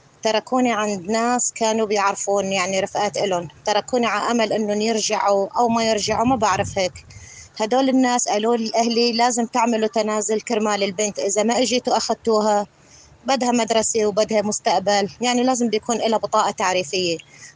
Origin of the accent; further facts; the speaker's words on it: Iraq; من العراق، من أصل لبناني. كان في عائلي لبنانية بتشتغل بالعراق بمنطقة الكرادي. تركوا العراق سنة 70، وأنا البنت الأولى والوحيدة إلهم بهداك الوقت.